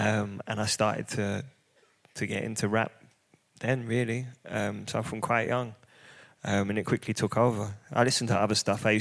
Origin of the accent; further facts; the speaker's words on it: London, United Kingdom; I grew up in East London.